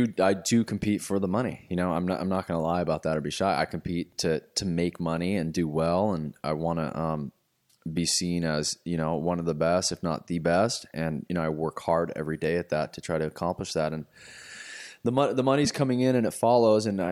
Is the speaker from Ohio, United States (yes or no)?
no; Santa Cruz, California, United States; I grew up in the Bay Area in Santa Cruz.